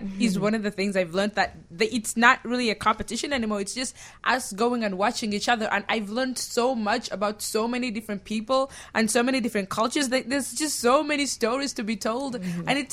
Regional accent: Uganda; now in Chicago, United States

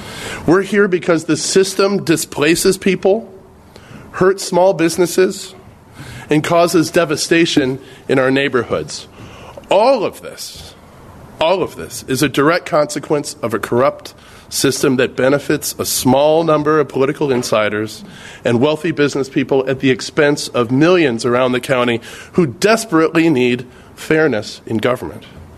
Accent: Chicago, Illinois, United States; I'm a Chicago native. I was born and raised in Hyde Park, as Ed mentioned, where my parents have lived for over 40 years.

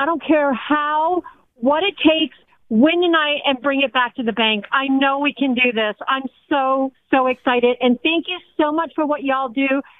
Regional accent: Philadelphia, Pennsylvania, United States; now in Virginia, United States; Yes, I'm in Virginia, but I love my freaking Phillies. I'm from Philadelphia.

